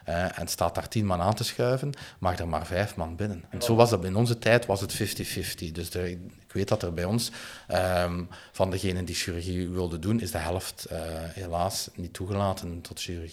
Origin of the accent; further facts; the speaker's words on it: Lommel, Limburg, Belgium; ik ben oorspronkelijk afkomstig van Lommel, noorden van Limburg, dus helemaal niet van in de buurt.